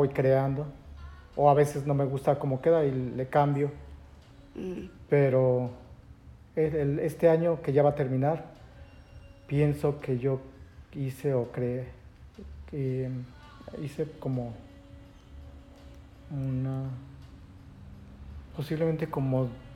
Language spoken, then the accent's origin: Spanish; Mexico; moved away; ¿En México? ¿Mi ciudad natal? Yo pienso que si me hubiera quedado en México, no hubiera hecho lo que ahora he hecho.